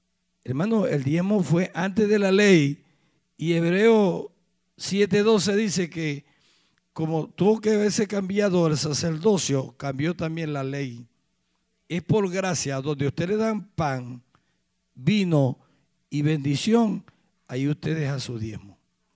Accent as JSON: {"language": "Spanish", "town": "Maracaibo", "region": "Zulia", "country": "Venezuela", "said": "venimos de la República Bolivariana de Venezuela, de la ciudad de Maracaibo."}